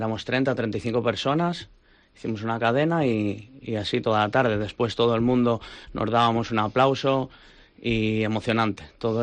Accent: Santander, Cantabria, Spain; ¿de dónde venís? Y cuando le decías de Santander, Cantabria, la verdad es que desde allí, desde tan lejos, se sorprendían y sí.

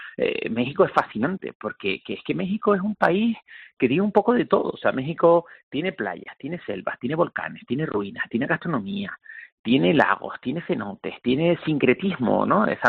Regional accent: Canary Islands, Spain; Aunque tú seas de Tenerife, porque somos canarios y tal.

